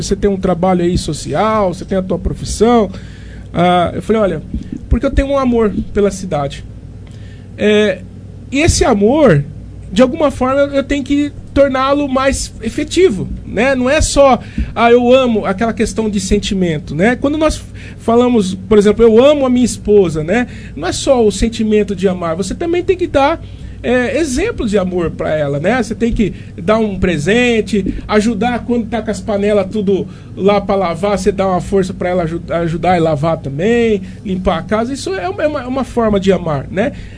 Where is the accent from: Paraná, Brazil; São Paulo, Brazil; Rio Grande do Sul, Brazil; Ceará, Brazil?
São Paulo, Brazil; Monte Alto; nasci em Monte Alto, estudei em Monte Alto, eu cresci dentro de uma juventude, né, que as pessoas sempre falavam assim: eu quero sair de Monte Alto